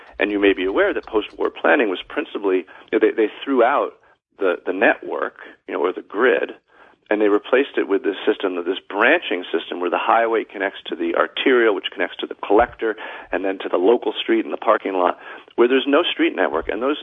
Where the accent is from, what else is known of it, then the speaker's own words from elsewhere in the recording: East Coast, United States; and I'm from the East Coast